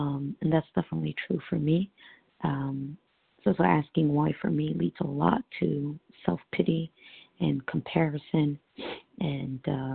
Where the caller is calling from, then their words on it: New York City, New York, United States; I'm calling from New York City.